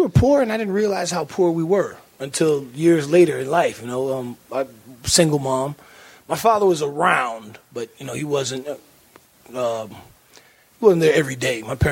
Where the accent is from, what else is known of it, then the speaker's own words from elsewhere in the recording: Miami, Florida, United States; And, you know, it was funny growing up in Miami during the cocaine cowboy days.